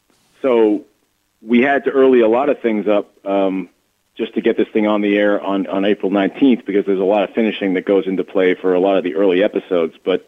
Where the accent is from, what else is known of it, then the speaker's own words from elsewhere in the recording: Boston, Massachusetts, United States; I was a Celtics fan growing up in Boston